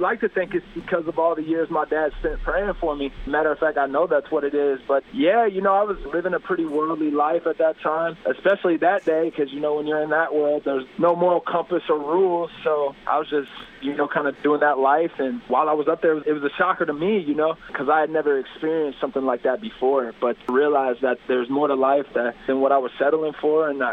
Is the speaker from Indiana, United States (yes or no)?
yes; Indianapolis, Indiana, United States; So I grew up in Indianapolis, and that's predominantly, you know, the genre of music that's played culturally and things like that.